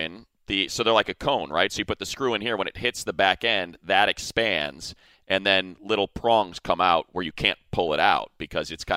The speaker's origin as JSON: {"language": "English", "region": "New York", "country": "United States", "said": "As a New Yorker who knows good deli sandwiches"}